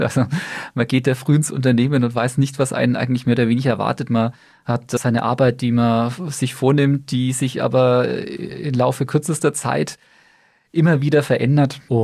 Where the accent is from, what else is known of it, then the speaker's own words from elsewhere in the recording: Bamberg, Bavaria, Germany; In erster Linie natürlich meine Heimat.